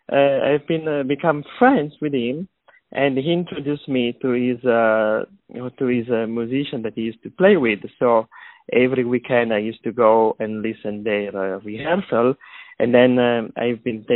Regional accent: Sardinia, Italy; I grew up in Sardinia, which is a beautiful island below Corsica. I stayed there for about 21 years old.

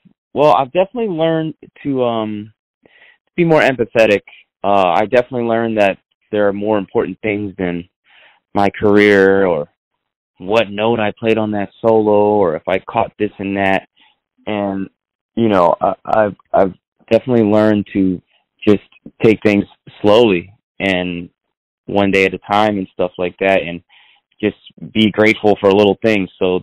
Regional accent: New York City, New York, United States; born there; I was born in New York City, yes.

